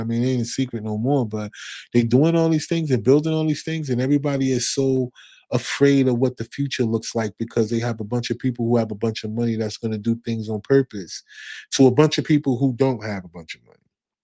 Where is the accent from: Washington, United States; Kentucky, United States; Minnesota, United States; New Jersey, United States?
New Jersey, United States; moved away; I'm from New Jersey, but I moved to North Carolina, and it was a place where, you know, I didn't know anybody before we got here.